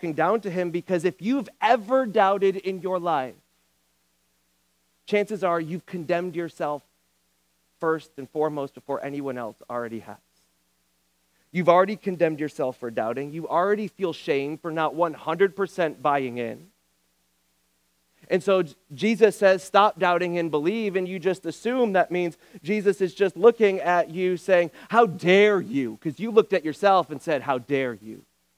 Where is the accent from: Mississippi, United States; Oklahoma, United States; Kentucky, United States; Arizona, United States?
Arizona, United States; Phoenix; some of you might know that I am from Phoenix, Arizona, just been through my second winter, I finally feel like my blood is thickening up.